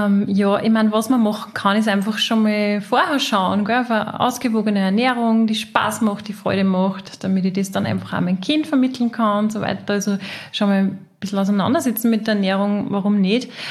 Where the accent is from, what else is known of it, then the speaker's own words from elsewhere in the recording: Austria; also bei uns in Österreich, wir haben ein Jodmangelgebiet